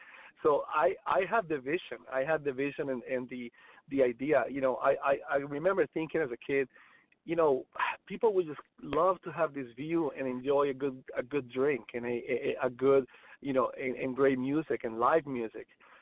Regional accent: Colombia; I came from a very humble crib. I was born and raised in Colombia, in South America.

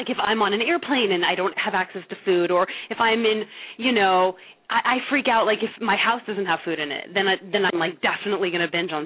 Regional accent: Arizona, United States; also born or lived in Germany; I'm from Arizona. I went to UCLA. I studied in France for a little while, and then I lived in Germany after college

